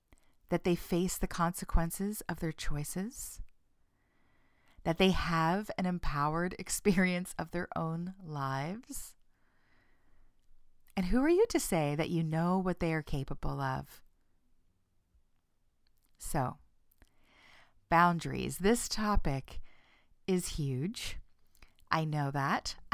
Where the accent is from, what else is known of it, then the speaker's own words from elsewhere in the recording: Canada; Politeness as a Canadian value is one that I selectively enjoy as a Canadian. And I feel an absurd pride when a visitor to Toronto says how nice everyone has been.